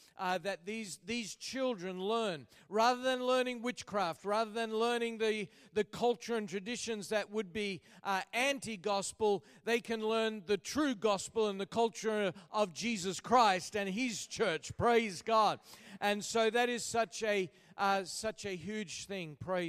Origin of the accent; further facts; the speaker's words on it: Melbourne, Victoria, Australia; That's because we are originally from Australia. I was born and raised in the city of Melbourne, a city of about 5 million on the southern coast of Australia.